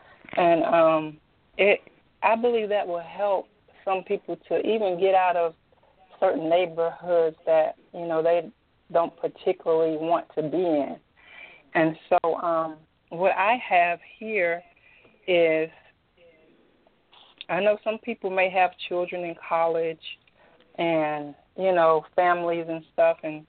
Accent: Edenton, Georgia, United States; I'm from Edenton, Georgia. I live in Georgia, in Edenton, Georgia

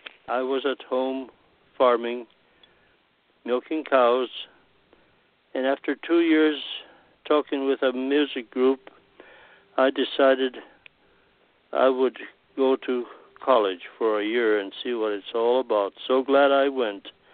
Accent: Nacelle, Washington, United States; And I was born in Nacelle, Washington, at the southwest corner of Washington State, in a small community that at that time it was basically a Finnish community.

